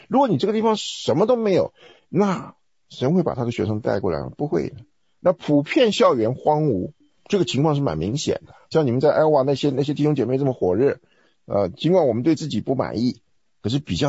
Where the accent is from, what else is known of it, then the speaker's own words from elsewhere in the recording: Taiwan; now in North America; 那这个东西对我们从台湾来的，也许。没有这么强